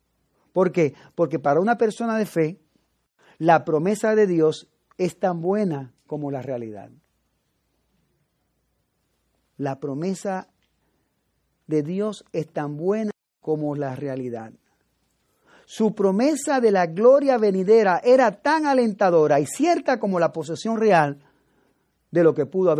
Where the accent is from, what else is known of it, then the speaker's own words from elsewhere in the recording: Puerto Rico; now in United States; Aún yo siendo puertorriqueño y ciudadano estadounidense, me siento extranjero en este país, porque no es mi país, Puerto Rico.